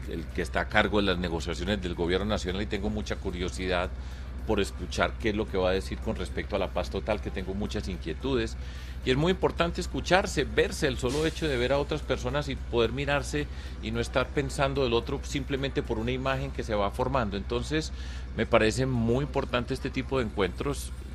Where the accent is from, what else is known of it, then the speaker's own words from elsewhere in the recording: Antioquia, Colombia; otra que yo siempre añoro, mi tierra, es al lado del río Cauca, en el suroeste antioqueño.